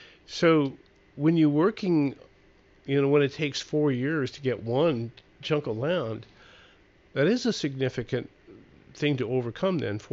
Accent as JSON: {"language": "English", "town": "Billings", "region": "Montana", "country": "United States", "tie": "born or raised there", "said": "My hometown of Billings, Montana, I was just scanning the paper there. It's in this beautiful Yellowstone River Valley."}